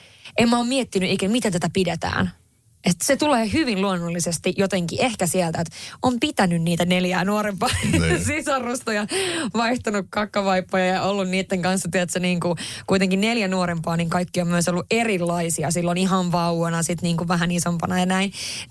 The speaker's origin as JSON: {"language": "Finnish", "town": "Haparanda", "region": "Norrbotten County", "country": "Sweden", "tie": "born or raised there", "moved": "yes", "lives_now": "Finland", "said": "itse tietysti mä oon kotoisin Lapista, ja kyllä mä niinku, mä Haaprannasta kotoisin, ja identifioin itseni kyllä hyvin vahvasti kuitenkin edelleen niinku tänä päivänäkin sillä tavalla ruotsinkieliseksi ja ruotsalaiseksi, vaikka mulla on ihan Suomen passi nykyään ja asunut Suomessa"}